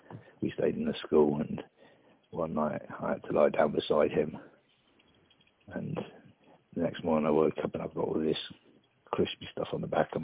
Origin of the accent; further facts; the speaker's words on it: Germany; accent: English; I've got an English accent, because the first years of my life, we were growing up in Germany around English people